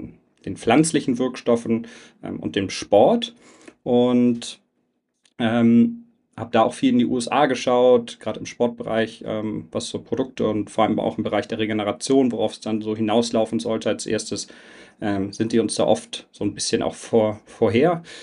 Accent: Hamburg, Germany; also born or lived in Kleve; ich komme aus Hamburg ursprünglich, bin da groß geworden, bin dann aber schon nach Nordrhein-Westfalen zum Studieren an den Niederrhein, nach Kleve, in ein kleines Städtchen.

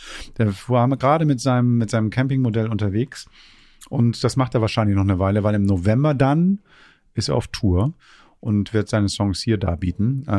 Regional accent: Germany; ich als Deutscher in Italien

